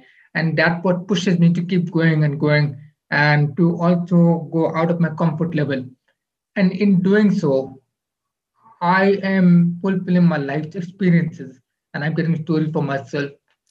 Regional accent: Rawalpindi, Punjab, Pakistan; born there; I was born in Rawalpindi. My parents, they hail from Karachi.

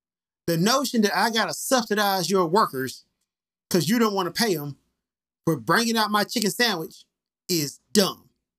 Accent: the South, United States; I'm from the South, so I say salmon

